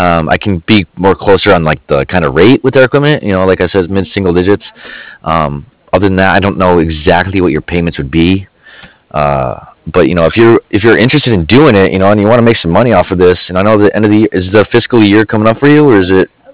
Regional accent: Colorado, United States; born there; Yeah, I was born in Colorado, so like I know all about that stuff.

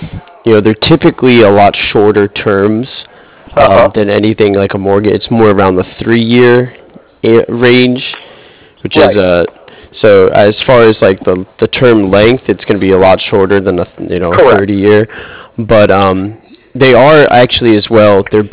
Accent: United States; I'm from New York, New Jersey area, and there'll be like four of them in one town

